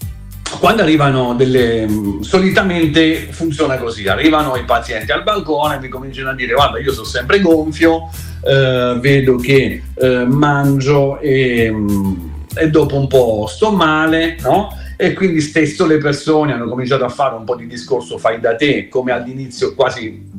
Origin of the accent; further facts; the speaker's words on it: Southern Italy, Italy; Ma io sono un terrone anomalo